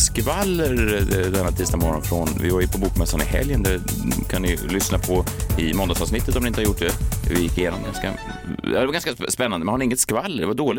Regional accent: Gävle, Gävleborg County, Sweden; Jag kommer från Gävle, inte det i Norrland, det är inte där ni knullar björnar och så vidare.

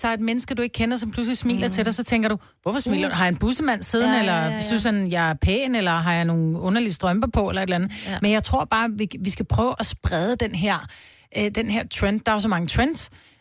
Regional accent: Copenhagen, Capital Region of Denmark, Denmark; jeg er født og opvokset i København.

